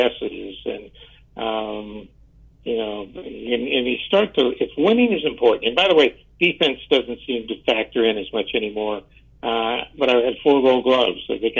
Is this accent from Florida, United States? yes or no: yes; Tampa, Florida, United States; I was an only child growing up in Tampa, Florida, and Mom used to go to work at 8 in the morning